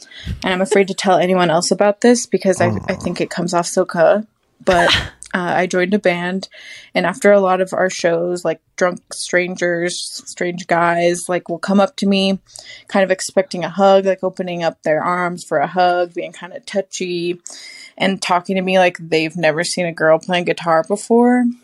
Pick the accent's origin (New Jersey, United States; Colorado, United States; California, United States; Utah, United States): Colorado, United States; Denver; Hi, Nikki, Noah, and Andrew. … from Denver.